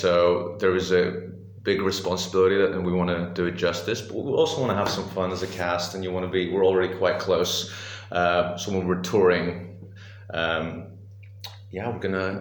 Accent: Greece; And then I was born and raised in Greece.

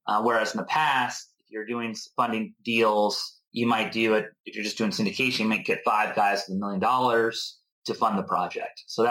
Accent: Connecticut, United States; moved away as an adult; also born or lived in Colorado; now in California, United States; I was raised in Connecticut and went to school in Colorado, and then I moved to California and arrived out here in 1997.

